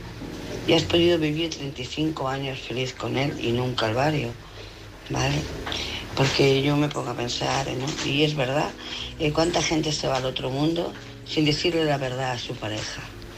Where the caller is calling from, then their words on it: Barcelona, Catalonia, Spain; de Barcelona.